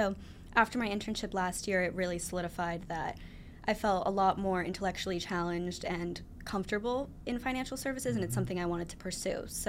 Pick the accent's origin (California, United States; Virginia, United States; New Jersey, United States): New Jersey, United States; I'm from New Jersey, right. So I really wanted to get out of the cold.